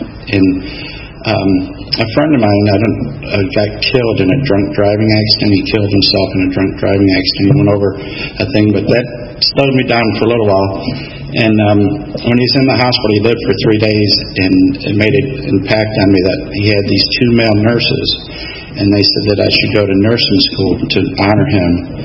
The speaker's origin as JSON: {"language": "English", "region": "Michigan", "country": "United States", "tie": "born or raised there", "said": "So I was up in Michigan. I grew up in Michigan."}